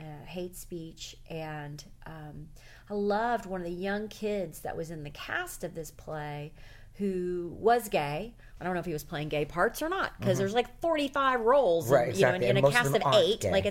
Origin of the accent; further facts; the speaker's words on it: the South, United States; I mean, I'm a Southerner, so it's not lost on me.